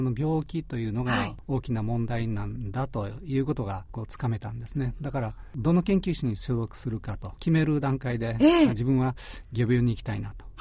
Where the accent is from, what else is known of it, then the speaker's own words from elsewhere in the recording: Osaka, Japan; also born or lived in Hiroshima; 私大阪育ちなんですけれども、